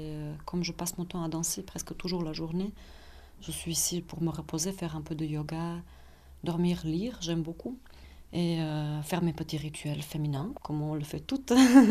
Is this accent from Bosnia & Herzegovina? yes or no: yes; Sarajevo, Federation of Bosnia and Herzegovina, Bosnia & Herzegovina; now in Neuchâtel, Switzerland; je viens de Bosnie-Herzégovine, de Sarajevo. Je vis en Suisse depuis 1998 et j'ai toujours habité à Neuchâtel à part 6 mois que j'ai été à Lausanne pour faire le conservatoire de théâtre.